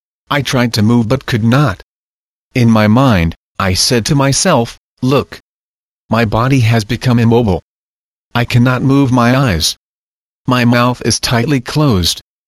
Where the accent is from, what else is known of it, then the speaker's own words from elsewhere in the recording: Chin State, Myanmar; I am from Myanmar, Burma. I belong to the Chin tribe. This tribe is one of Myanmar's nationals. I came from a poor traditional peasant family.